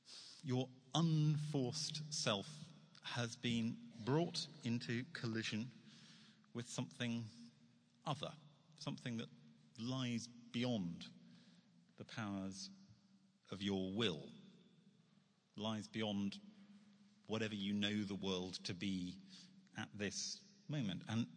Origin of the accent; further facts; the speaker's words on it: United Kingdom; now in New York, United States; because I'm a Brit in New York